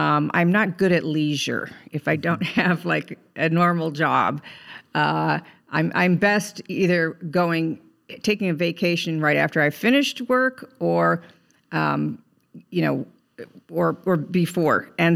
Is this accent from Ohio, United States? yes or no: yes; Cleveland, Ohio, United States; also born or lived in New York; now in Los Angeles, United States; At Cleveland, Ohio.